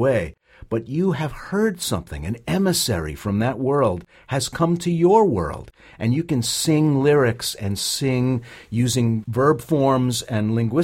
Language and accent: English; Brooklyn, New York, United States; accent: Brooklyn; She's from Flatbush. I'm from Bensonhurst.